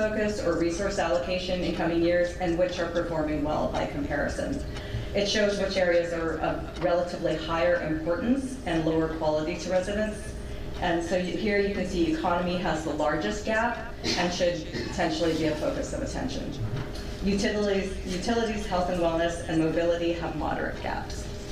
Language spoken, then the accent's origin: English; Colorado, United States; also born or lived in Canada; I am from Colorado. By way of Canada.